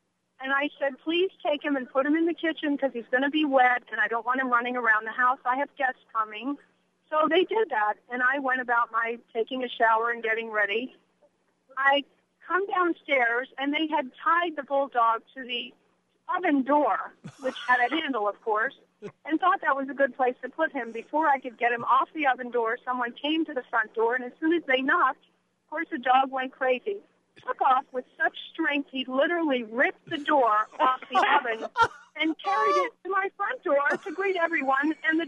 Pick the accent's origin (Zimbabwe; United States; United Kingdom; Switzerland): United States; Fort Lauderdale, Florida; I'm from Fort Lauderdale.